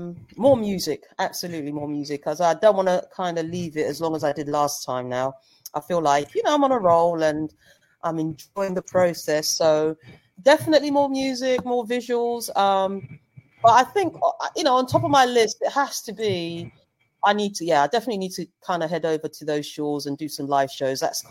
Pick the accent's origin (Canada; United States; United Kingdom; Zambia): Zambia; because I'm from Zambia, so that's where my folks are.